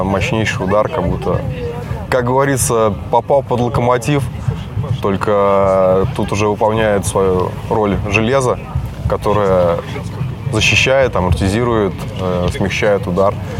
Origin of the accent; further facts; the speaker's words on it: Saint Petersburg, Russia; я из Санкт-Петербурга.